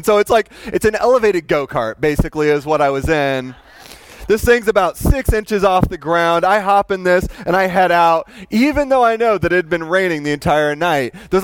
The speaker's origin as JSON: {"language": "English", "town": "Kansas City", "region": "Missouri", "country": "United States", "tie": "born or raised there", "also_born_or_lived": "Texas", "said": "I grew up in Kansas City, Missouri. It's kind of home for me. And then I moved from Kansas City to Texas to go to school."}